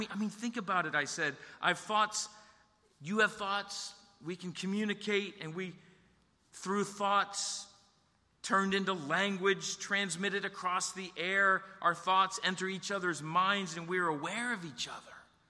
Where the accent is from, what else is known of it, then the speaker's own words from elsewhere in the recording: Hollywood, United States; my family and I were all gathered in the living room of the house that I grew up in Hollywood.